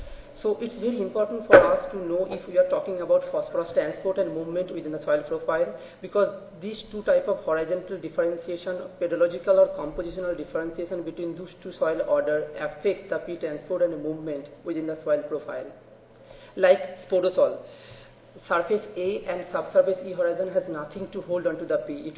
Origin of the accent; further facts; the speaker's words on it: Florida, United States; I'm from Florida, so it's hot climate